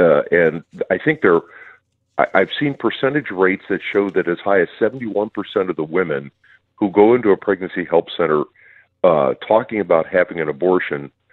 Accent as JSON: {"language": "English", "region": "Minnesota", "country": "United States", "said": "here in my home state, Minnesota"}